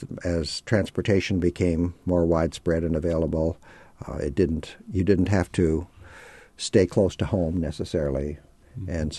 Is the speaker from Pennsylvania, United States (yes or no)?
no; Minnesota, United States; from Minnesota myself, and I tell them it's almost all true.